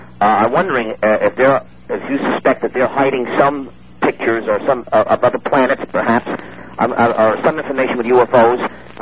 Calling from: Las Vegas, Nevada, United States; I'm calling from Vegas, Art and Mr. Andrus.

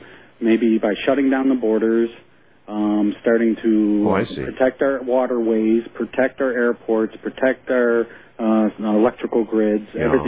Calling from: Gilbert, Arizona, United States; Gilbert, Ohio, or Gilbert, Arizona. I'm sorry.

